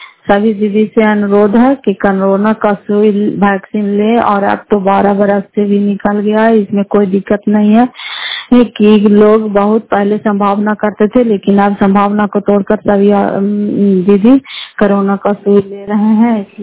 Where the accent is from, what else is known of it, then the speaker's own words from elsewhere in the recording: Fatehpur, Bihar, India; घर फतेहपुर पंचायत मसौटा जिला नालंदा सराय ब्लॉक की निवासी हूँ